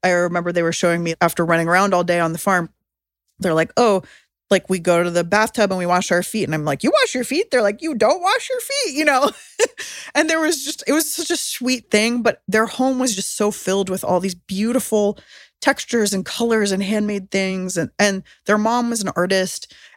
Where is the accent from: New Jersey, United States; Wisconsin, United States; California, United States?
California, United States; San Diego; I mean, I grew up in San Diego, so I was a lot in citrus orchards